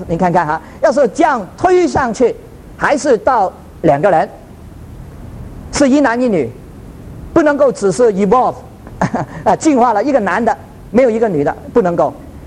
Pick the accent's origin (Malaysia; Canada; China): Canada; 要不是呢我从加拿大来，哇，糟糕了，一年都是-20多度了，都没有人敢住在那边了哈